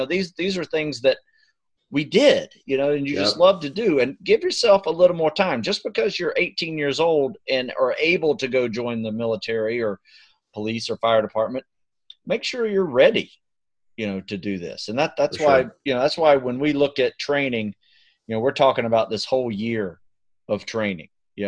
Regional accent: Florida, United States; I grew up in Florida.

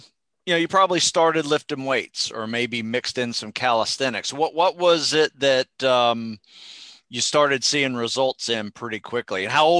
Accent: Florida, United States; I grew up in North Florida as well, just on the other side of Tallahassee.

